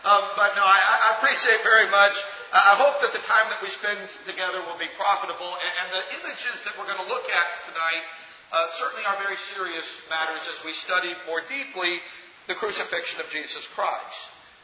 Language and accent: English; Midwest, United States; I'm from the South, at least now. I grew up in the Midwest, but I live in the South